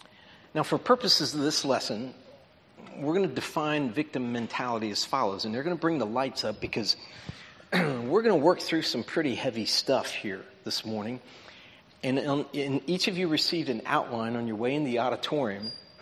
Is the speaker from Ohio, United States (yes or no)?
yes; Cincinnati, Ohio, United States; Well, I'm from down around Cincinnati, Ohio.